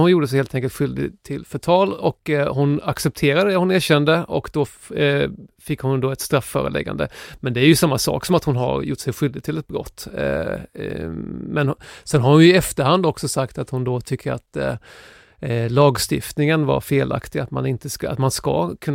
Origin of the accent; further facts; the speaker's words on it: Växjö, Kronoberg County, Sweden; Jag kommer inte från Värnamo utan jag kommer från Växjö